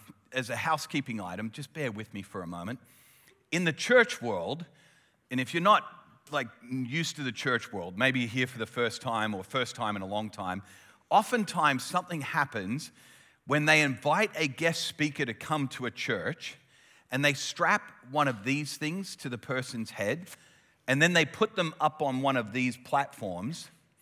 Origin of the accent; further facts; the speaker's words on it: Adelaide, South Australia, Australia; born there; accent: Australian; also born or lived in United States; So I was born in Adelaide, but raised by American parents, and I've traveled back and forth to the US and Australia my whole life. I'm a dual citizen.